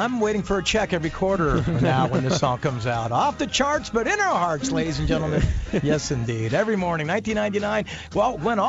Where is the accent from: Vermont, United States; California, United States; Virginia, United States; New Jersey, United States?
California, United States; Newport Beach; I'm from Newport Beach, you know what I mean?